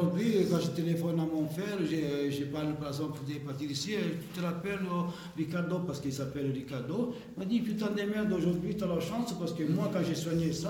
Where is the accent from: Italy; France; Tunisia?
Italy; voilà, je suis italien, j'ai 50 ans